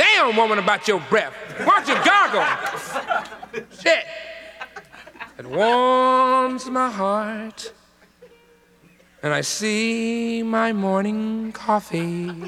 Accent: Philadelphia, Pennsylvania, United States; I wanted to always do my album or whatever in my hometown, but sometimes you don't get a break at home and you have to go out and prove yourself. And it was so beautiful coming back to Philadelphia in 1975 on November 18th

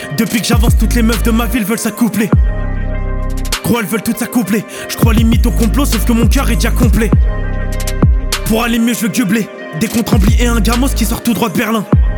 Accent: Paris, Île-de-France, France; now in Lens, France; Je suis parisien de base, sauf qu'en ce moment je suis plus vers Lens.

